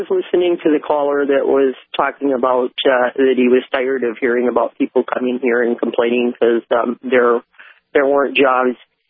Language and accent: English; Minot, North Dakota, United States; Now, I'm from the Minot area